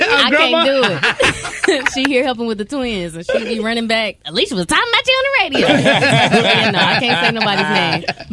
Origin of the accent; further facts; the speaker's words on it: Tennessee, United States; born there; So like I was born in Tennessee and I grew up between like a small town and then like a military base.